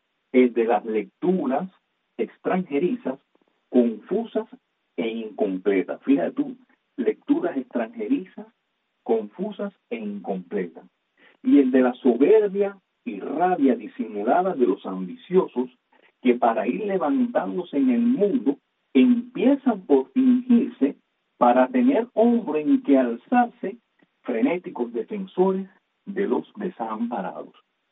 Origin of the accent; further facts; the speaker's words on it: Camagüey, Cuba; also born or lived in Havana; Nací en La Habana, pero de un año mis padres me llevaron para Camagüey, es decir que allí crecí, allí me casé, allí fui a la escuela, a la iglesia, de manera que soy camagüeyano. Quizás no principeño, pero soy camagüeyano en condición y en convicción